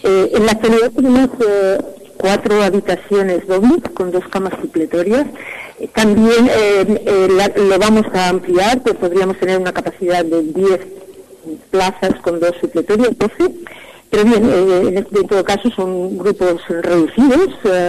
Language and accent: Spanish; Bordalba, Aragon, Spain; porque yo soy de Bordalba, entonces he vivido mi niñez allá, he ido y continuo yendo continuamente, pues para disfrutar.